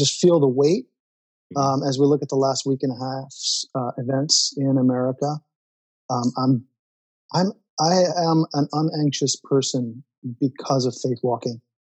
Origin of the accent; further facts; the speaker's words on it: Vermont, United States; moved away; I'm 6 months into a church plant here in my hometown of Vermont, been away for 30 years.